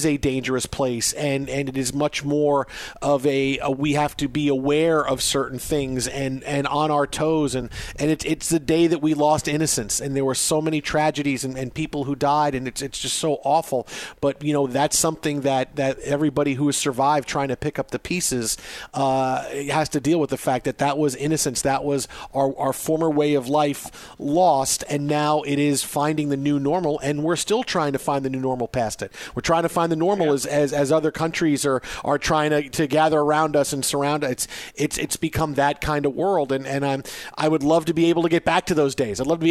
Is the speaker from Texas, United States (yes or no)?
no; Staten Island, New York, United States; But I grew up on Staten Island